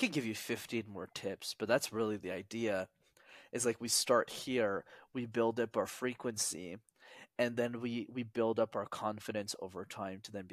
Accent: Montreal, Quebec, Canada; first language English; I struggled presenting in a second language. I'll tell you why. Because obviously my English is my first one. But growing up in Montreal in Canada, for those who don't know, it's a city where you need to know how to speak French

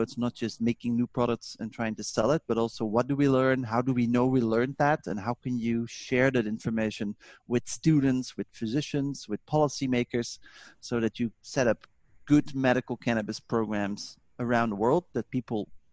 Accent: Netherlands; In English, and I am from Holland, the Netherlands.

